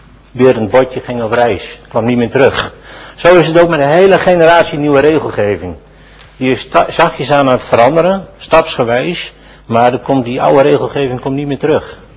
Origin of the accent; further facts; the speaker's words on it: Groningen, Netherlands; Ik kom uit Groningen, dat is wel eens moeilijk voor om dan gewoon Nederlands te praten, maar ik probeer het vol te houden.